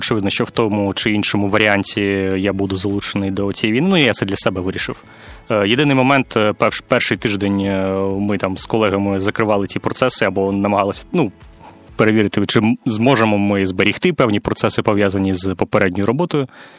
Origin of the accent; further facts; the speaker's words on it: Odesa, Odesa Oblast, Ukraine; Я родом з Одеси, але останні півтора роки десь більше часу проводив в Києві. Точніше, в поїзді Інтерсіті між Одесою і Києвом, скажімо так.